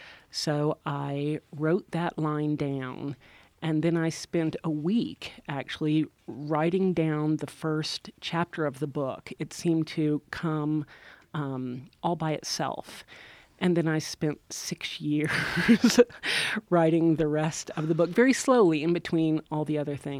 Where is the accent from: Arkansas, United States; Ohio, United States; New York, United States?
Arkansas, United States; I grew up in the Ozark Mountains of Arkansas, where there is not a whole lot to do.